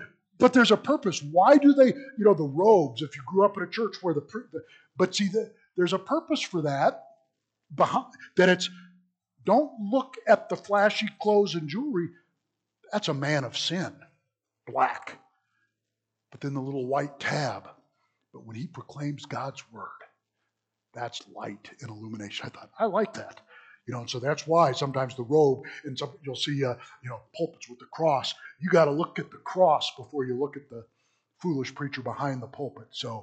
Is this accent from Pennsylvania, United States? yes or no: no; Illinois, United States; as we grew up in Southern Illinois, my brother … his name.